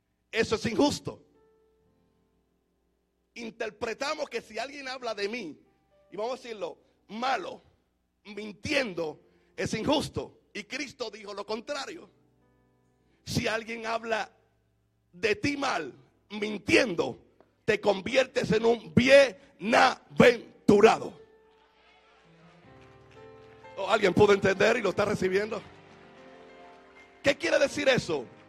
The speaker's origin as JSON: {"language": "Spanish", "country": "Puerto Rico", "said": "Y como puertorriqueño de pura cepa, pasé lento."}